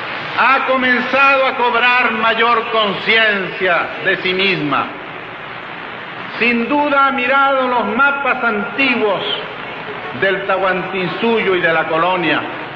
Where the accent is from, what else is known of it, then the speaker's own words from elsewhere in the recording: Peru; los pioneros de la integración en América somos los peruanos.